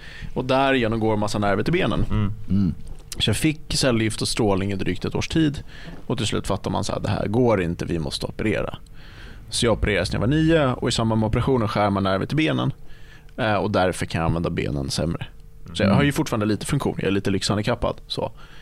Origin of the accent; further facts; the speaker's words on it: Sweden; Jag är svensk.